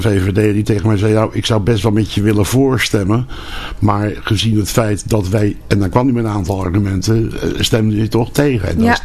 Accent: Rotterdam, South Holland, Netherlands; ik ben ook maar pas bij dit station en ik kom uit Rotterdam.

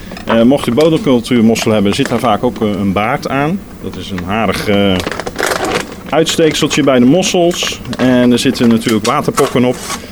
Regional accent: Zeeland, Netherlands; Ik ben zelf een echte Zeeuw, dus ik haal ze ook gewoon echt uit Zeeland.

